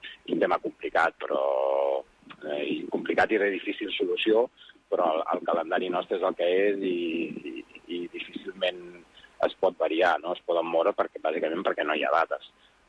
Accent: Catalonia, Spain; now in Turkey; saben que sóc l'espanyol, però al mateix temps saben que sóc català

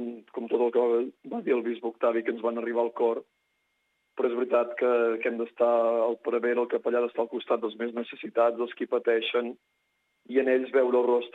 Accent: Banyoles, Catalonia, Spain; Tinc 22 anys, sóc de Banyoles

